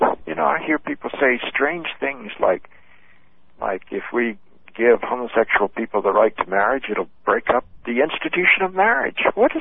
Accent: the South, United States; you know, when I was growing up in the South, we also said if you let segregation die, then all of our daughters will want to marry black people.

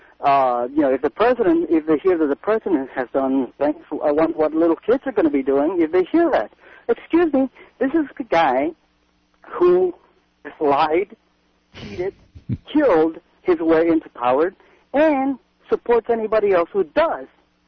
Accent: Chile; I'm the dude from Chile, and we talked about the dictator.

